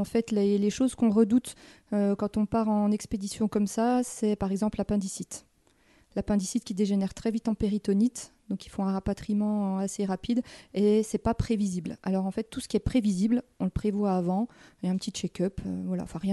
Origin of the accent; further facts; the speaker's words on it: Bourgogne-Franche-Comté, France; Par exemple, moi, je suis du Haut-Doubs, terre de montagne.